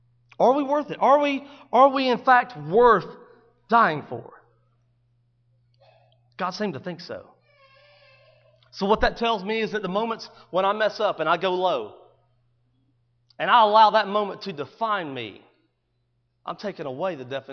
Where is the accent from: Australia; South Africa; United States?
United States; I don't need any help. I'm an American.